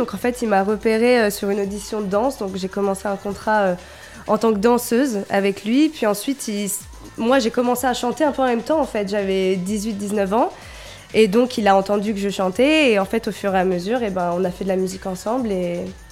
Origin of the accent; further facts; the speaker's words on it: Antibes, Provence-Alpes-Côte d'Azur, France; also born or lived in Lyon; Je suis née à Lyon, mais dès mes deux ans, j'étais à Antibes, ouais, donc j'ai fait toute ma vie, enfin jusqu'à mes 18 ans à Antibes